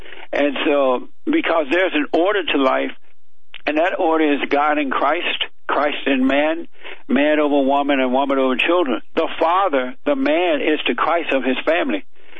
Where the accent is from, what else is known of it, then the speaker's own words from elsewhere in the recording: Alabama, United States; Long story short, I grew up down in Alabama on a plantation.